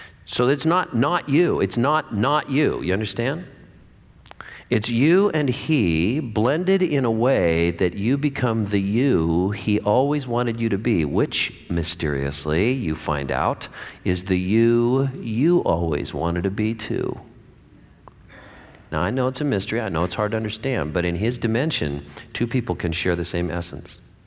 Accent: California, United States; it took 3 years before we felt at home in the Rogue Valley because we're from California.

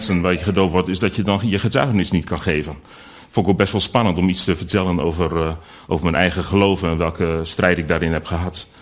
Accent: Delfzijl, Groningen, Netherlands; now in Veendam, Netherlands; En ik ben geboren in Groningen, groot geworden in Delfzijl en woon tegenwoordig in Veendam. Ik ben gedoopt in Delfzijl, dat is inmiddels 45 jaar geleden. 46 bijna.

